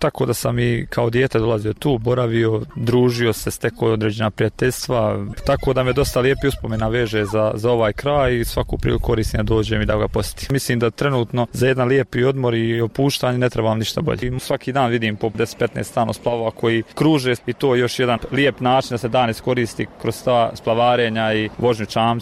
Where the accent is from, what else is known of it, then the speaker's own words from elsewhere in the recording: Sarajevo, Federation of Bosnia and Herzegovina, Bosnia & Herzegovina; dolazim iz Sarajeva